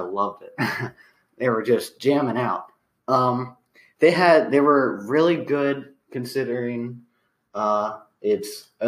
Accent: Littlestown, Pennsylvania, United States; Well, we're from Littlestown. If you haven't listened to other episodes of ours, we're from Littlestown. We're both in Littlestown's band.

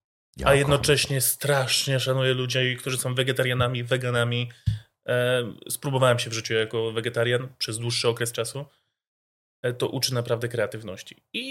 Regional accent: Łódź Voivodeship, Poland; ja też jestem z Łodzi. To jest... Jakby kocham, znaczy jestem spod Łodzi, ale mieszkam obecnie w Łodzi, kocham to miasto

